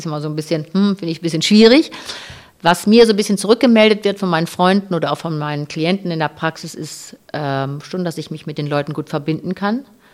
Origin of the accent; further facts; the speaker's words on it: Hamburg, Germany; Da fühle ich mich irgendwie zu Hause, da ist es auch meine Heimat. Ich bin wirklich so ein Hamburger Fischkopf.